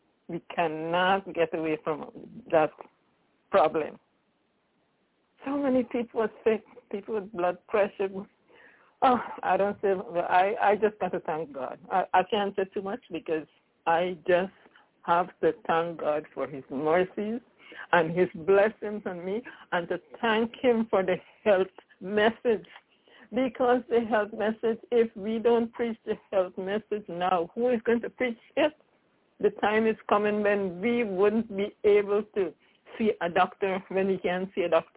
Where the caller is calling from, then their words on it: Albany, New York, United States; Oh, this is … from Albany, New York. Yes, Albany, New York. I'm calling from Albany, New York.